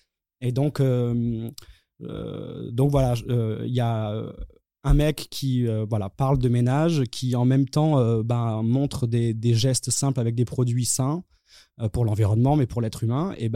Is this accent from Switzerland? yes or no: no; Toulouse, Occitanie, France; now in Paris, France; j'ai eu la chance d'être confiné, non pas chez moi à Paris, mais dans ma maison familiale à Toulouse